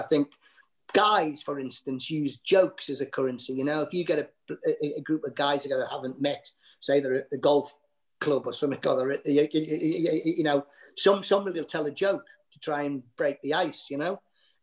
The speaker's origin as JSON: {"language": "English", "town": "Baker", "region": "North East England", "country": "United Kingdom", "tie": "born there", "said": "Well, funny enough, I was born in Baker"}